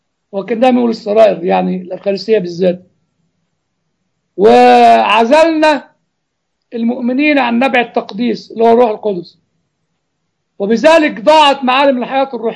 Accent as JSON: {"language": "Arabic", "country": "Germany", "second_language": "Arabic", "said": "أنا راجل ألماني يعني"}